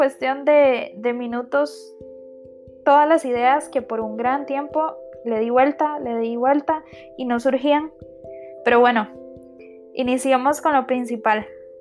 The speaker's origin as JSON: {"language": "Spanish", "country": "Costa Rica", "said": "Tengo 24 años, soy de Costa Rica. Me encanta el país en el que vivo."}